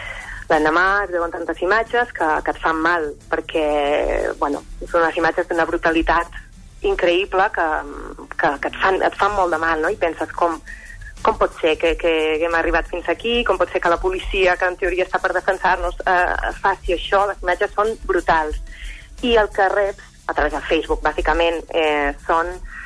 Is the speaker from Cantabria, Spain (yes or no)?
yes; Cantabria, Spain; Catalan is a second language; also born or lived in Madrid; now in Catalonia, Spain; Vaig néixer a Madrid. Però després vaig anar a viure a Cantàbria i tinc ja tota la meva família allà. I llavors aquí estic sola